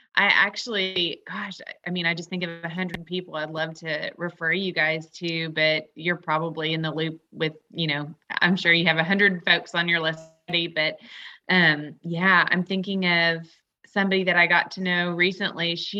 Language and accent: English; Michigan, United States; born there; I was born in Michigan, but I've been in the South long enough to Sound like it.